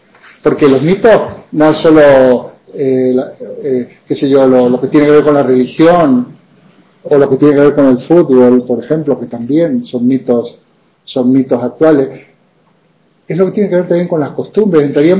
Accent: Argentina; born there; Yo he estado en Argentina hace poco, soy de origen argentino

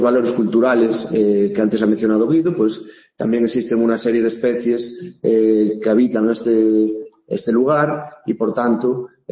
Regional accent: Begonte, Galicia, Spain; yo soy de Begonte, pertenezco a esta zona, al Pagar Real Adratámoga, es un LIC, lugar de interés comunitario

